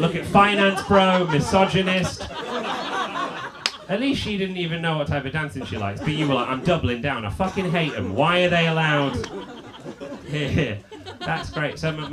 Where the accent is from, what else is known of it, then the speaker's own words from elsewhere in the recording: United Kingdom; I'm British, that's not, we don't dance like that.